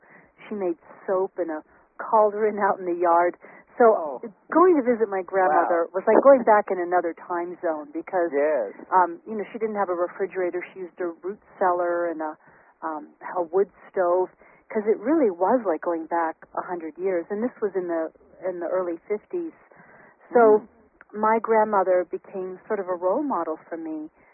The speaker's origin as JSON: {"language": "English", "town": "Syracuse", "region": "New York", "country": "United States", "tie": "born or raised there", "said": "I grew up in Syracuse, New York, but I had this wonderful French-Canadian grandmother in a little village called Baie St. Paul, north of Quebec"}